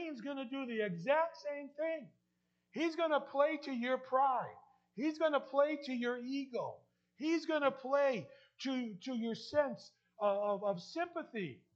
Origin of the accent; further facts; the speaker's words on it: New Jersey, United States; accent: New Jersey; sorry, my New Jersey accent, water.